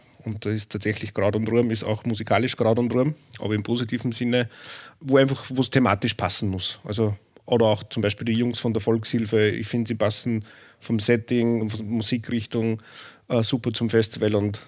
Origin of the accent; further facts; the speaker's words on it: St. Martin im Innkreis, Upper Austria, Austria; Ich komme aus St. Martin im Innkreis.